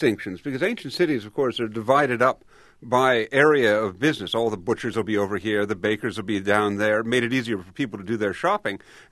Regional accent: New York, United States; now in Michigan, United States; And I'm from New York, and I love the Yankees.

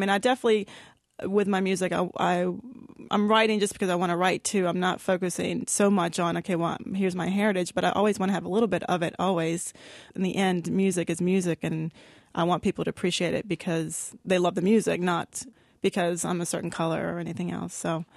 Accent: Baltimore, Maryland, United States; also born or lived in Charlotte; there's not many Native Americans, you know, growing up in Baltimore and then in Charlotte. I'm like one of very few.

